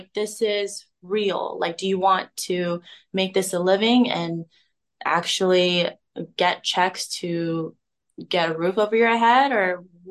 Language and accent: English; Philippines; And I'm representing like the island Pacific, like just a more of a diverse demographic, being a Filipino. There's not a lot of Filipinos in the industry, but I'm seeing it grow and it's amazing.